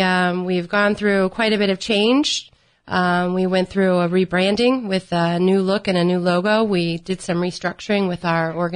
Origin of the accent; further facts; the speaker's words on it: Florida, United States; I am. I was born and raised in Volusia County.